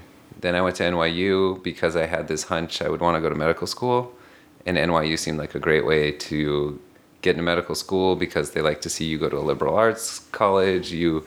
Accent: Irvine, California, United States; An hour south. I'm from Irvine.

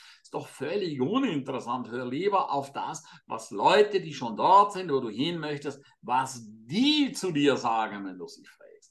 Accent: St. Moritz, Graubünden, Switzerland; St. Moritz ist ja meine Heimat. Ich pendle immer hin und her zwischen Deutschland und St. Moritz.

